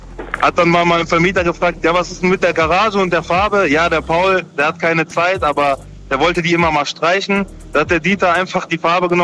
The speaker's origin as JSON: {"language": "German", "region": "North Rhine-Westphalia", "country": "Germany", "said": "Also ich komme aus dem Ruhrgebiet, bei uns ist das ein bisschen anders"}